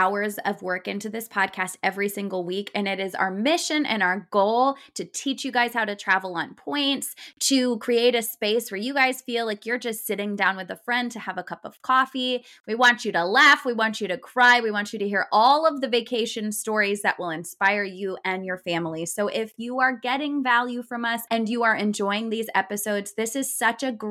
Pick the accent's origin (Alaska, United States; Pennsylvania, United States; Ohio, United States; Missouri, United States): Missouri, United States; I'm from Missouri, so it's always funny to me to think about South Dakota even being the Midwest